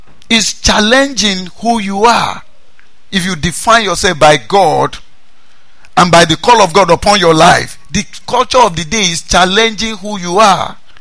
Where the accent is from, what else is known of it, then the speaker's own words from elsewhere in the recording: Jebba, Kwara, Nigeria; when I grew up in Jeba, there was a visiting doctor that used to come